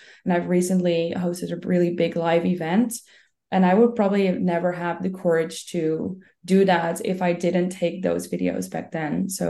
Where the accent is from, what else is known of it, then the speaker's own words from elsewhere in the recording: Netherlands; first language Dutch; English is a second language; And I'm also Dutch, so English is not my native language.